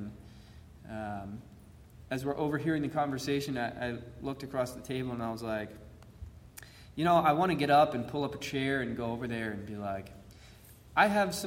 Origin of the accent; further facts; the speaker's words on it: the South, United States; You know, growing up in the South, I had a lot of experiences of racial bias and prejudice.